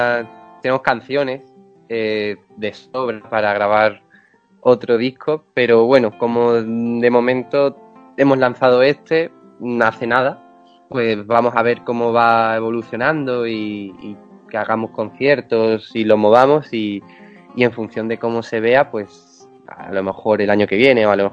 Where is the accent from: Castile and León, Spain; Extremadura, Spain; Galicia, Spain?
Extremadura, Spain; now in Madrid, Spain; No, yo soy de Extremadura.